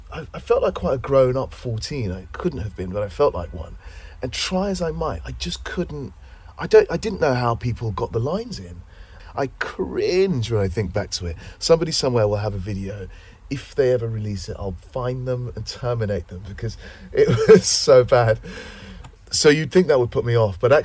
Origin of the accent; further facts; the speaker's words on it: Bromley, London, United Kingdom; also born or lived in Ghana; So when we came over, I was born in Ghana, as I said. When we came over, I was about three. We went back and forth a bit, but I remember being at school when I was about six. And I have a very clear memory of being in Bromley